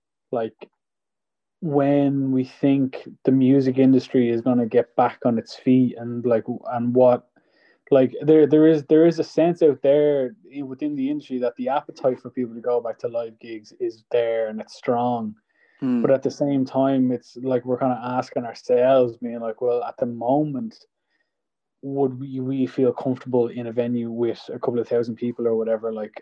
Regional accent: Swords, Leinster, Ireland; It's like I'm born and raised in Swords, and I feel so awkward about being in this bar.

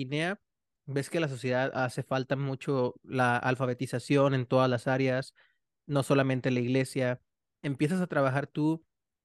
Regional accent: Mexico; Lo digo siendo mexicano

